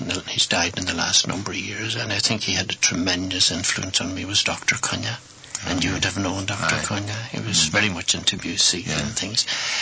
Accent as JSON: {"language": "English", "town": "Gweedore", "region": "Ulster", "country": "Ireland", "tie": "born or raised there", "said": "We grew up with it in Gwydor."}